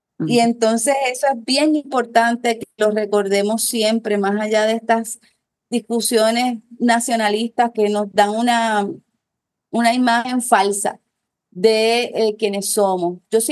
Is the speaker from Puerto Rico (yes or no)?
yes; Puerto Rico; porque como toda boricua, la mitad de mi familia está allá